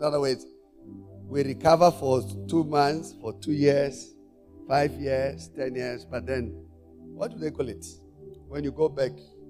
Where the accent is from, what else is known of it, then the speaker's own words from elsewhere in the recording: South Africa; So as a South African, many are homeless.